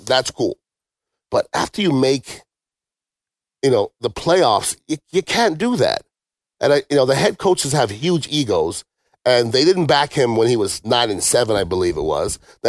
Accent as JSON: {"language": "English", "country": "Canada", "tie": "born there", "said": "Now, you know, being Canadian born, I was actually the second pick in the draft in 1989."}